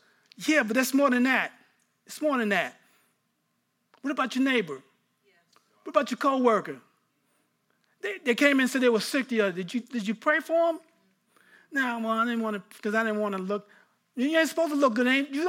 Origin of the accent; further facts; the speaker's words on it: New York, United States; Now, I couldn't even say the word in Greek because I'm from New York.